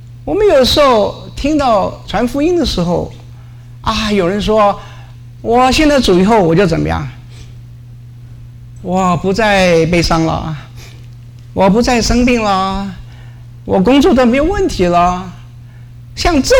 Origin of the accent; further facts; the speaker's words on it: Guangdong, China; 所以说我常常就说一句话，我是广东人